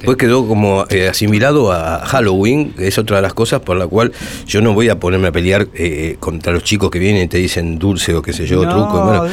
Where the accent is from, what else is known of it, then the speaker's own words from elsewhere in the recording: Buenos Aires, Argentina; born there; also born or lived in José C. Paz; Bueno, yo nací en Villa Urquiza. Después nos fuimos a José C. Paz.